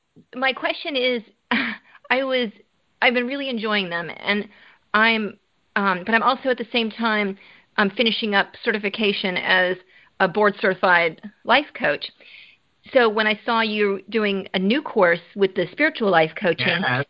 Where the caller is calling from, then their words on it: Florida, United States; I'm calling from Florida.